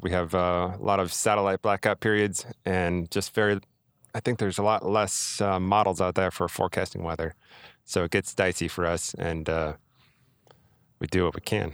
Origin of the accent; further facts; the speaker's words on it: New Mexico, United States; now in New York, United States; New Mexico.